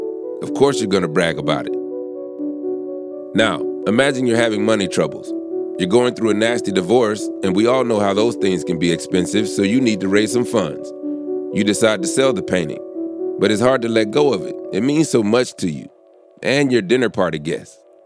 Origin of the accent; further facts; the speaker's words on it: the South, United States; We're both from the South